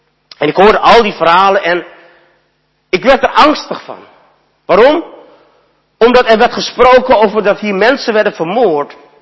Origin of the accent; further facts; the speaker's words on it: Vught, North Brabant, Netherlands; in de voormalige Joodse concentratiekamp in Vught. En daar ben ik tot leven gekomen. En we woonden eigenlijk afgesloten van de buitenwereld. Als Molukkers werden we daar geplaatst. Ik ben opgegroeid in een barak, een houten barak.